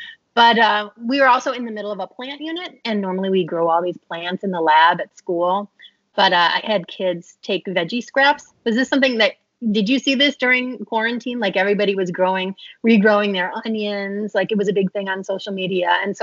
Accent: Waukegan, Illinois, United States; I'm a Chicagoland native. I grew up in Waukegan. Went to Waukegan East High School. Go Bulldogs.

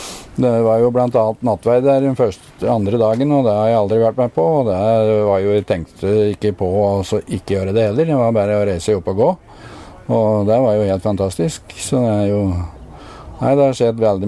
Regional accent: Toten, Innlandet, Norway; moved away as an adult; now in Bamble, Norway; Jeg er født på Toten.

